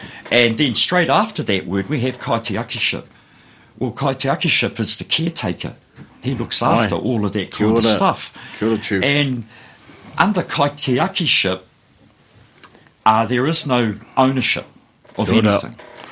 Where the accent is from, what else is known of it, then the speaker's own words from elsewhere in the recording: Wellington, New Zealand; I grew up in the Wairarapa. I'm from the South Wairarapa.